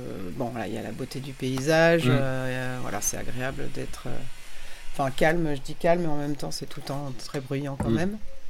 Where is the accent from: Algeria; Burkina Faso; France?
France; Paris, Île-de-France; also born or lived in Senegal; now in Saint-Nazaire-le-Désert, France; moi je viens à la base de Paris, j'ai vécu au Sénégal aussi pendant plusieurs années, et j'avais quitté Paris parce que c'était... super bruyant, super dense.